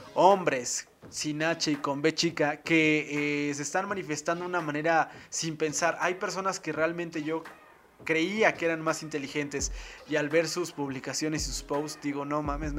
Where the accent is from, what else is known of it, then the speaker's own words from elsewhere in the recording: Mexico; el mexicano siempre ha estado a las órdenes de alguien más. Por eso nuestra manera de hablar, bueno, al menos la mía, al menos mi manera de hablar es como, por favorcito, le pido la manera más atentita, jefecito